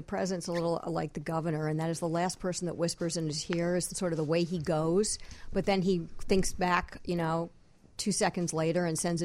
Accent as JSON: {"language": "English", "region": "New York", "country": "United States", "said": "and I'm from New York, so I get it."}